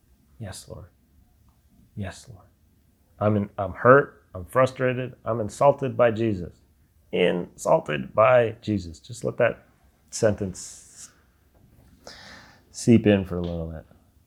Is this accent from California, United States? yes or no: yes; California, United States; I grew up in Butte County and this is the way that we live in Butte County religious.